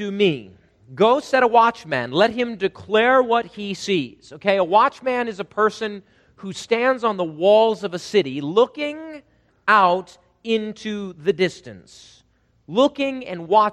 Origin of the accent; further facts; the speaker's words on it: South Dakota, United States; I grew up in South Dakota, cattle country, horse country.